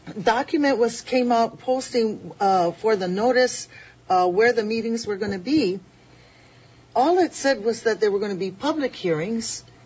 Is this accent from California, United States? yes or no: no; Hawaii, United States; they proposed when they came out was that we could have a Hawaiian nation as long as we would give up being Hawaiian and say that we were Indians.